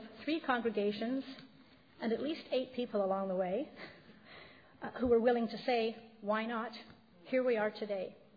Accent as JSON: {"language": "English", "town": "Vancouver", "region": "British Columbia", "country": "Canada", "tie": "born or raised there", "also_born_or_lived": "Northern Ontario", "lives_now": "Victoria, Canada", "said": "after growing up in Vancouver, I followed many possibilities to live, work, and travel coast to coast to coast across Canada, including 5 years at an Outward Bound school in the wilderness of Northern Ontario, north of Thunder Bay, then ended up in Victoria in 2002."}